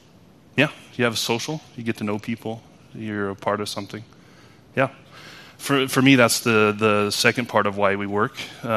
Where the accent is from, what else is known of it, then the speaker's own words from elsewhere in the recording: United States; moved away as an adult; now in Norway; I am not from Norway. I'm almost 38-year-old guy from the U.S. I've been living in Norway for about 8 years now